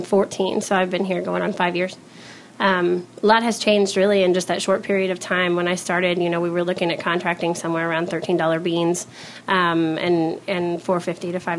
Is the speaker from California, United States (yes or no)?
no; Kansas, United States; moved away as an adult; now in Iowa, United States; No, actually, I'm from Northeast Kansas originally.